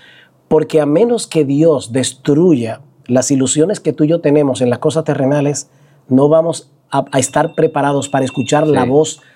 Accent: San Juan de la Maguana, San Juan, Dominican Republic; cuando yo vivía en mi pueblo, San Juan de la Maguana, que había una época del año que tú te levantabas por la mañana y había mucho vapor, mucha niebla, porque era muy húmedo.

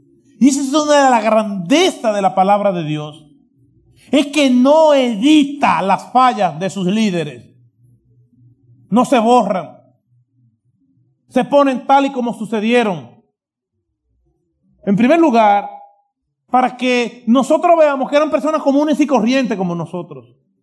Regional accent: Dominican Republic; Nosotros somos de la República Dominicana y nos decimos dominicano.

